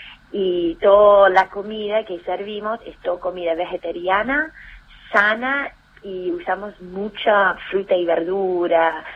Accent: England, United Kingdom; Yo también enseño inglés, como que soy inglesa.

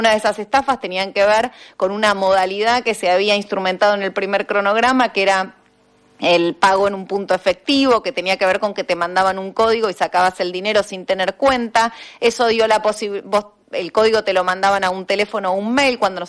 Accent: Argentina; pensarnos como argentinos y argentinas

